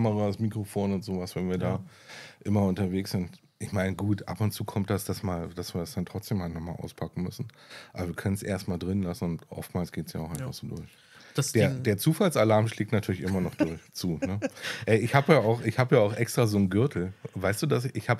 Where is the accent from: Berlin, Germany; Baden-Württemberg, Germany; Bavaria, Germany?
Berlin, Germany; wir sind ja nur als Berliner